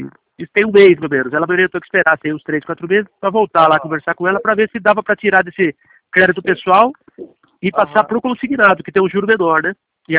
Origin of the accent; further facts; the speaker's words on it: Porto Feliz, São Paulo, Brazil; E a minha agência é em Porto Feliz, eu sou de Porto Feliz.